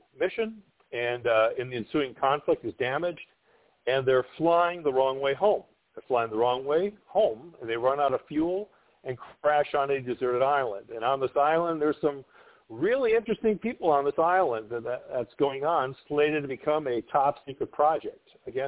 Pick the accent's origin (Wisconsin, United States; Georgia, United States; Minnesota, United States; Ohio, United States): Wisconsin, United States; Milwaukee; now in San Antonio, United States; from Milwaukee, Wisconsin. I'm serving with the United States Air Force almost 30 years. At Lackland Air Force Base, San Antonio. I'm calling you from San Antonio. Hello from Texas.